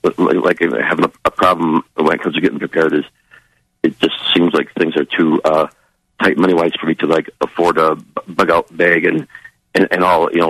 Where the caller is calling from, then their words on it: Wisconsin, United States; United States, Wisconsin.